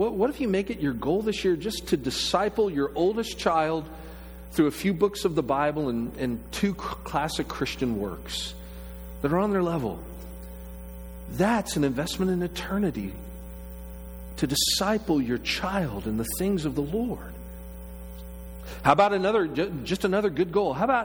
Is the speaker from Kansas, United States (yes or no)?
no; Orlando, Florida, United States; I promise you, I grew up in Orlando.